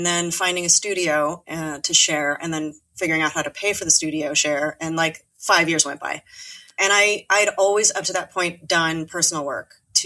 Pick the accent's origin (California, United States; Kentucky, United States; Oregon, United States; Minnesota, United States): California, United States; I didn't make sense in LA, even though I'm from California. I was born a couple hours north of there.